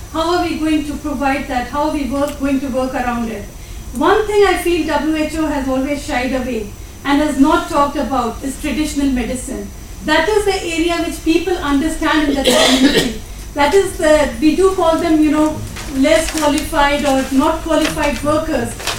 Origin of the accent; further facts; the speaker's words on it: India; say, I'm an Indian, to the 70% of the population who's living in the rural areas.